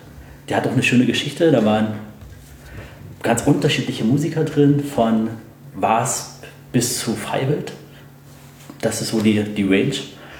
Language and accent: German; Saxony, Germany; Ich komme aus der Sorbischen Oberlausitz, Ecke Bautzen